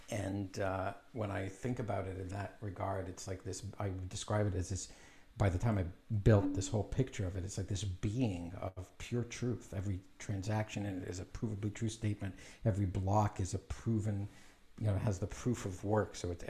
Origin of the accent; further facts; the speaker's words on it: Canada; also born or lived in Israel; It's an Israeli name. I was born in Israel. We moved to Canada when I was just five and a half years old.